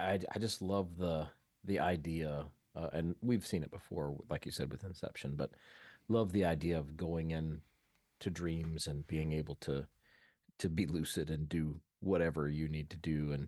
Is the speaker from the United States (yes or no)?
no; Ireland; And I have an affinity, as an Irishman, I have an affinity for sea shanties and Irish folk tunes.